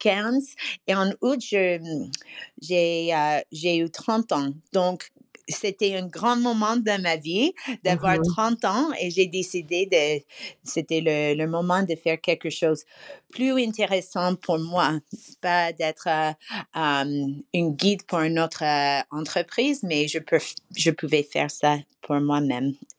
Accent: Ontario, Canada; first language English; French is a second language; comme je suis canadienne, ma langue maternelle, c'est l'anglais. Ma ville d'enfance, c'est juste à côté des chutes du Niagara, en Ontario. Donc, c'est la partie anglophone du Canada.

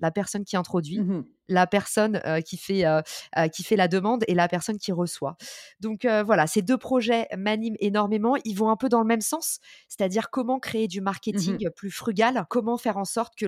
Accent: Île-de-France, France; Je suis née et j'ai grandi en banlieue parisienne.

